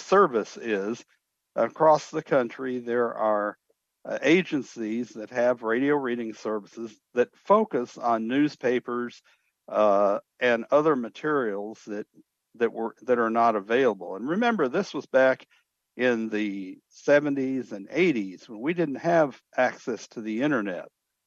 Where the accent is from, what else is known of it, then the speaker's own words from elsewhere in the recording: El Paso, Texas, United States; born there; accent: Texan; I was born in El Paso, Texas. And yes, you can take the boy out of Texas, but you can't take the Texas out of the boy. So pardon me, but I sound like a Texan.